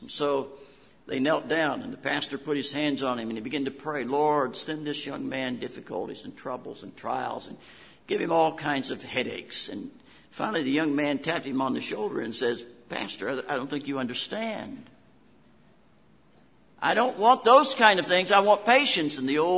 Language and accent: English; West Virginia, United States; accent: West Virginia; That was my West Virginia accent coming out there for a moment.